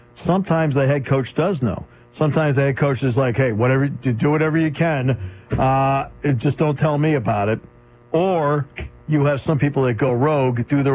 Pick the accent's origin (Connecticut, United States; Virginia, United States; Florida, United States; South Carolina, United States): Connecticut, United States; Enfield; I grew up in Enfield, Connecticut.